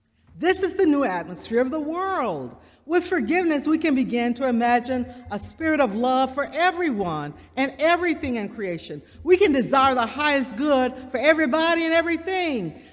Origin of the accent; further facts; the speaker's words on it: Mississippi, United States; Of course, when you look at me, you might suspect why. I was raised in the Mississippi Delta during the Civil Rights era.